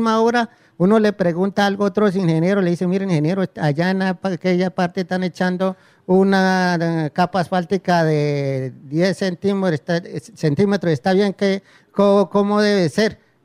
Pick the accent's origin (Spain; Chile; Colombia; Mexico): Colombia; Arauca; also born or lived in Santa Rosa de Viterbo, Boyacá; Yo nací en Santa Rosa de Viterbo y me crié en Arauca.